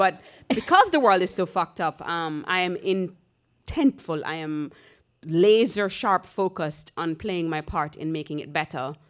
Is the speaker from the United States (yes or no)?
no; Jamaica; I grew up in Jamaica. Chinese, Jamaican man.